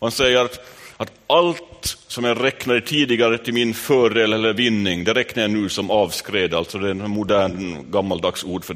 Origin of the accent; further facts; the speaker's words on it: Vaasa, Ostrobothnia, Finland; Jag var själv i sovrummet där hemma i Sundom.